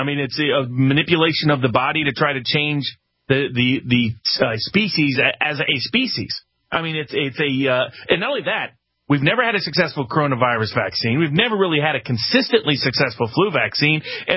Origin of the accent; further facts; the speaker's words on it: Chattanooga, Tennessee, United States; I mean, my hometown in Chattanooga, a nurse took it and fainted a little bit long there